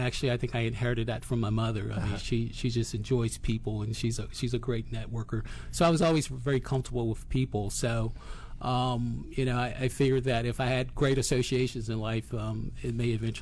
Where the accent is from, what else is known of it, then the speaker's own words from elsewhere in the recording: Danville, Virginia, United States; I'm from a little town in Virginia, southern Virginia, Danville. It's a textile town. And I grew up on a farm.